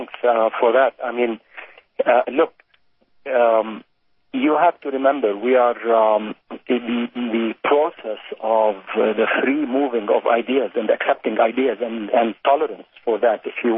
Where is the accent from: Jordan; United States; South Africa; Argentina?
Jordan; In Jordan, my home country where I am today